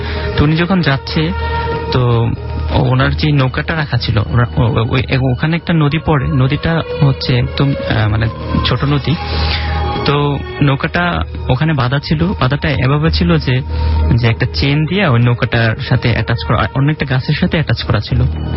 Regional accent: Dhaka, Dhaka Division, Bangladesh; আমি এসেছি পুরান্ডাকা থেকে।

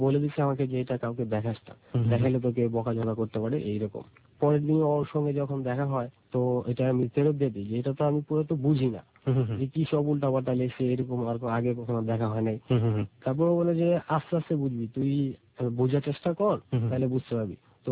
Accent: Mymensingh, Mymensingh Division, Bangladesh; আমি এসেছি ময়মনসিংহ থেকে।

